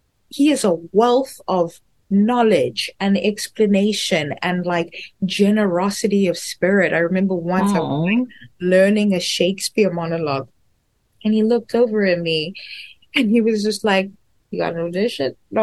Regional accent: South Africa; As South African. I can't even begin to understand her experience

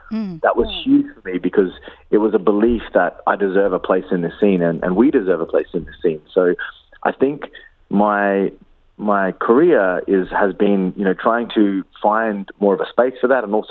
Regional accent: Darwin, Northern Territory, Australia; growing up in Darwin, it was very multicultural.

